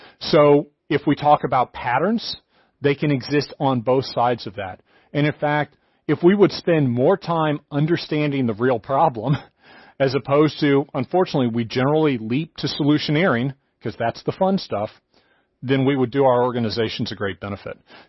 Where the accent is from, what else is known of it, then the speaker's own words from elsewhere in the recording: United States; they were free to say this to me because I'm an American.